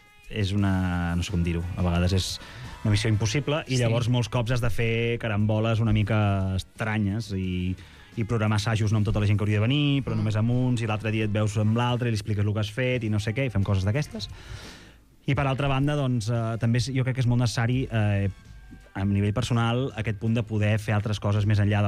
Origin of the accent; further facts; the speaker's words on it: La Bisbal, Catalonia, Spain; Dos som de la Bisbal, perquè el meu germà és el bateria